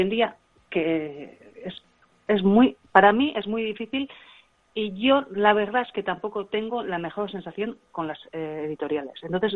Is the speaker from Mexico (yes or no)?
no; Zumaya, Basque Country, Spain; also born or lived in San Sebastián / London; crecí en San Sebastián, o sea, nací allí, pero bueno, es que no viví casi allí, yo he vivido siempre en Zumaya, y me siento muy de Zumaya.